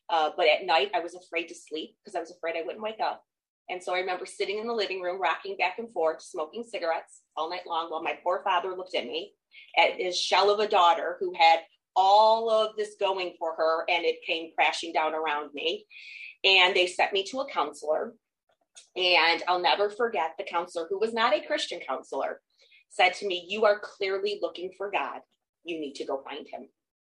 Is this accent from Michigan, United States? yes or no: yes; Detroit, Michigan, United States; And born and raised in Detroit, in Metro Detroit. I have always lived here, never lived anyplace else.